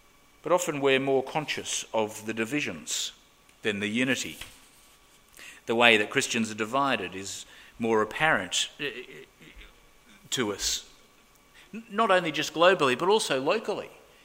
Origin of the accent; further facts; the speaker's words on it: Australia; I'm an Australian.